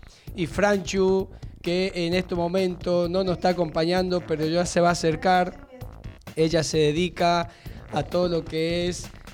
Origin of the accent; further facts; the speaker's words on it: Tucumán, Argentina; somos de Tucumán, de ahí vinimos a conocer esta magnífica ciudad.